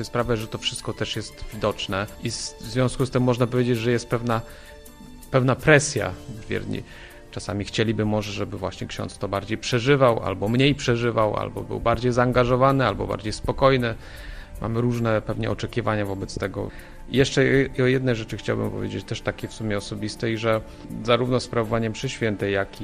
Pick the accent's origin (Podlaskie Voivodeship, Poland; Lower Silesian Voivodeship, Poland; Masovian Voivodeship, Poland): Podlaskie Voivodeship, Poland; ja wychowałem się w małej parafii na wsi na Podlasiu i tam chodziliśmy wokół tej miejscowości parafialnej